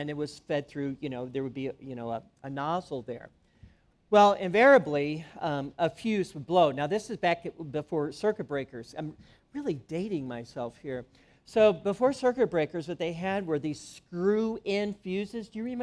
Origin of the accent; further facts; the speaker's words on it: St. Louis, Missouri, United States; When I grew up in St. Louis, our home's heating system, when I was a child, was upgraded to an oil-burning furnace.